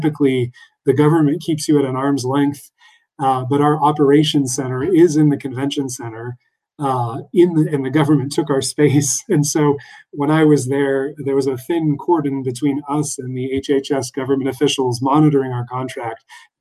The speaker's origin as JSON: {"language": "English", "town": "Paris", "region": "Île-de-France", "country": "France", "tie": "born or raised there", "also_born_or_lived": "Boston, United States", "moved": "as an adult", "lives_now": "Washington, United States", "said": "I actually grew up abroad in Paris, France, as an American citizen, but a mother working for the United Nations. So I had an interest in international affairs kind of very young. I lived, did my college in Boston, and then came to Washington, D.C."}